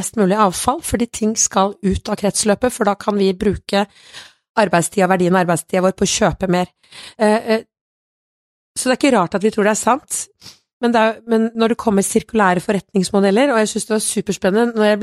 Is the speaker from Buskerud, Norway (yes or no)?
yes; Kongsberg, Buskerud, Norway; jeg kommer fra Kongsberg selv